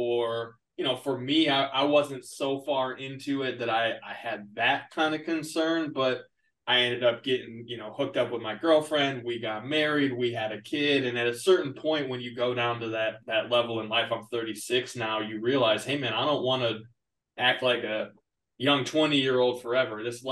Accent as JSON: {"language": "English", "region": "Florida", "country": "United States", "tie": "born there", "also_born_or_lived": "Arkansas, United States", "said": "Yep, so I was born in Florida, spent some time there."}